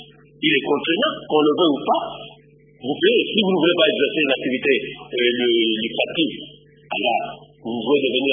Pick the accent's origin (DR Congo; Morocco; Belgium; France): DR Congo; Kikwit, Kwilu; nous sommes descendus, chez nous, à Kikwit